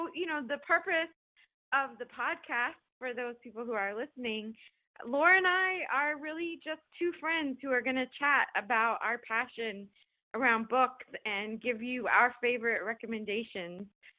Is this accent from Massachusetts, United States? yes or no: no; Florida, United States; I grew up in South Florida where it's hot even in winter.